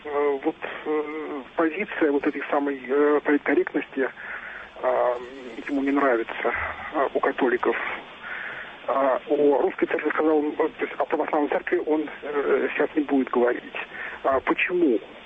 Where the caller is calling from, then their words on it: Germany; Я звоню из Германии.